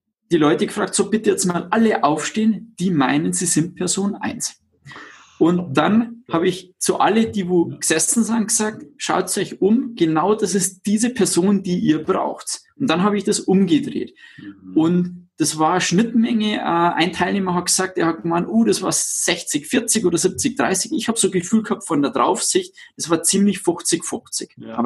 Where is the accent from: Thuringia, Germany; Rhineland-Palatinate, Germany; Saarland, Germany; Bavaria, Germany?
Bavaria, Germany; Ja, stimmt, ich bin kein Deutscher, ich bin Bayer.